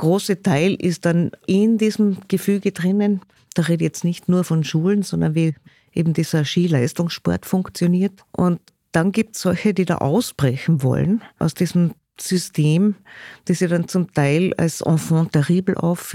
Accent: Austria; jetzt noch nicht ganz so stark bei uns in Österreich, weil einfach Vereinsstrukturen und eine Basis noch da ist

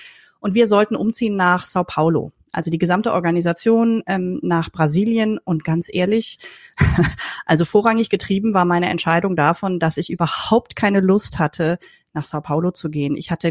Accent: Rhineland, Germany; bin Rheinländerin durch und durch.

